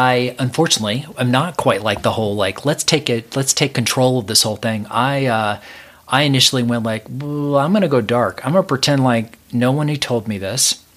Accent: the South, United States; I grew up in the South, and we pretty much are like, oh, no, you're an authority figure, you're a doctor.

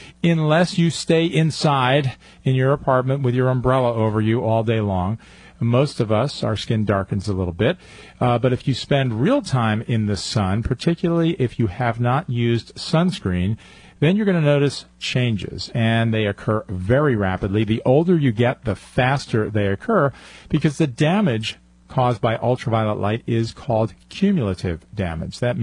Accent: New York, United States; When I was a kid growing up near West Point, New York, I went ice skating

